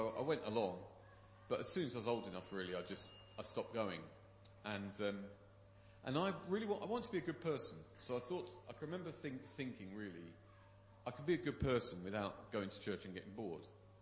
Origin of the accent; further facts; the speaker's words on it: Watford, East of England, United Kingdom; Because I was brought up in Watford.